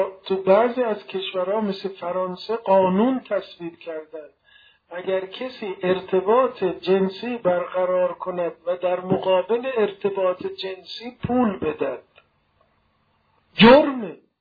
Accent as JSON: {"language": "Persian", "country": "Iran", "said": "ما ایرانی هستیم، نوروز عیدمون است."}